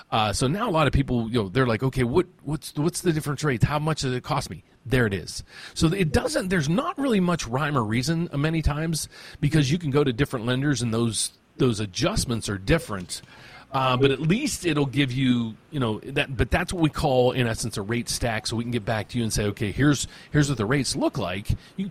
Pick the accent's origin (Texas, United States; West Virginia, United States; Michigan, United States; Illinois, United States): West Virginia, United States; Dude, I'm from West Virginia. I don't know California.